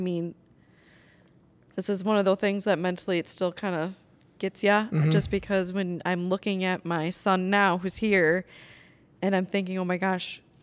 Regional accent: Houston, Minnesota, United States; also born or lived in La Crosse; I'm actually from Houston, Minnesota.

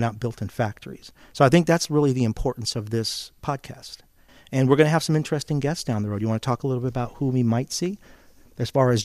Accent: Italy; also born or lived in Pisa / Livorno / Napoli / Roma; But I grew up bilingual. I grew up in Italy because of my father's linguistic skills. They moved him, he was in the military, from installation to installation all over Italy. So we lived in Pisa, Livorno, Napoli, Roma.

